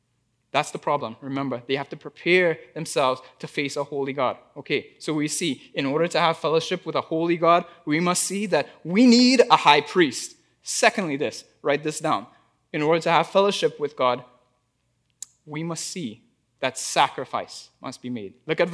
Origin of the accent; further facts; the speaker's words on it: Trinidad & Tobago; now in Canada; I grew up in Trinidad